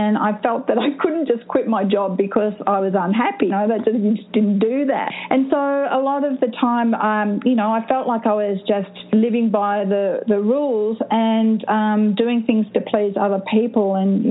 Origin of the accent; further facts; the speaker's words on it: Australia; you know, I am Australian, as you mentioned, so if I start talking too fast, please tell me to slow down.